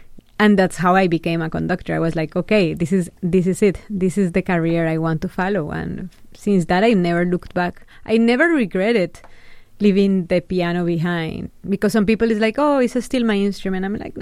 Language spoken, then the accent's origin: English; Colombia; moved away as an adult; now in United States; when I came from Colombia to the States. And I started looking, you know, I graduated in Colombia.